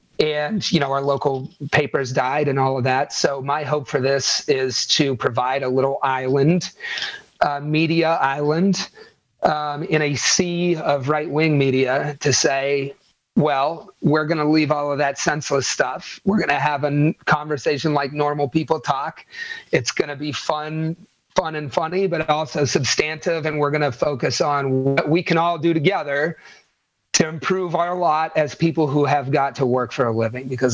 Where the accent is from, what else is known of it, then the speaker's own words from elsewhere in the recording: Ohio Valley, United States; I mean, I grew up here in the Ohio Valley on a farm.